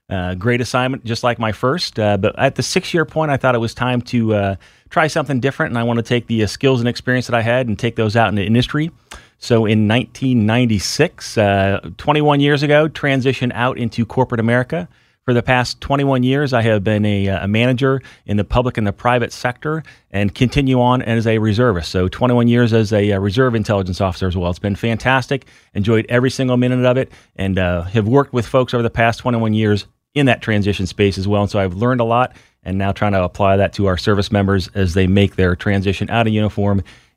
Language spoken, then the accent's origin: English; Findlay, Ohio, United States; I was actually raised in a little city, Northwest Ohio. So I joined the Air Force from Findlay, Ohio.